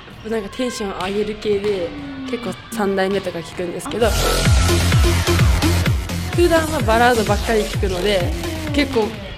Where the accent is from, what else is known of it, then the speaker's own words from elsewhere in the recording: Ibaraki, Japan; 茨城県になります。